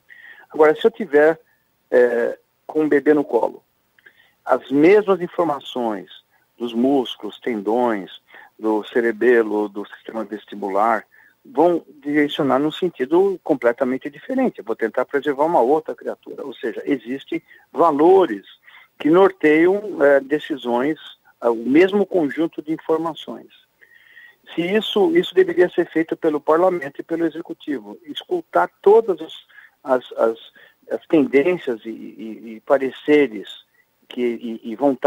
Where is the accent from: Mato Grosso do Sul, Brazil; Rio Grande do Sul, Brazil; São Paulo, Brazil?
São Paulo, Brazil; como cidadão, como paulistano, que adora essa cidade